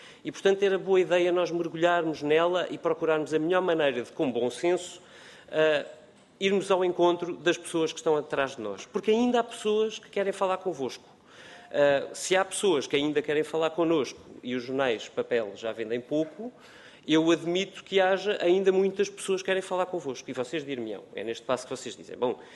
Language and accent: Portuguese; Portugal; Para além de mim enquanto português